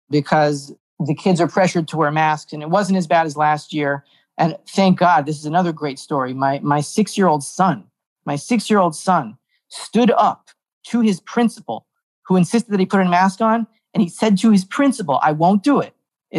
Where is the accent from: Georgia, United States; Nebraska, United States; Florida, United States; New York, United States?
Florida, United States; Miami; I've been tempted to go back to Florida where I'm from. I'm from Miami and my parents are still there